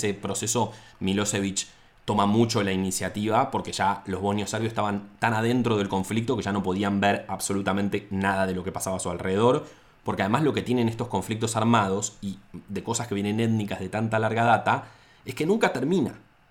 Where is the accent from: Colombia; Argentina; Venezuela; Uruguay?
Argentina; Para mí, como un argentino de puerto, era impensado.